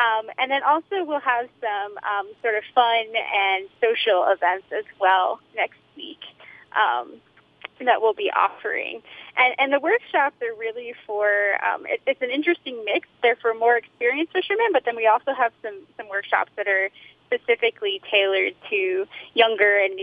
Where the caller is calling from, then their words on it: Santa Fe, New Mexico, United States; Yeah, I'm calling in from Santa Fe, New Mexico. It is morning.